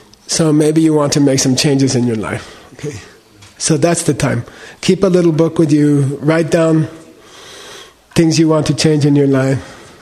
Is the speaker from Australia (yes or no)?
no; Ireland; If you're like Irish person, I'm Irish, okay? If I go outside there, I will look like bright red in 20 minutes, okay?